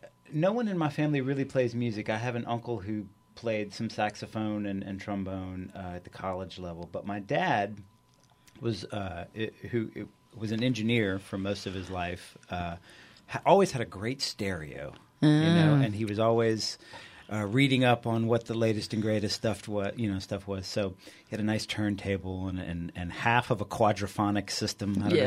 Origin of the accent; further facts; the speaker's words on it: Baton Rouge, Louisiana, United States; Anyway, I grew up in Baton Rouge. My family is from Crowley and from Morgan City.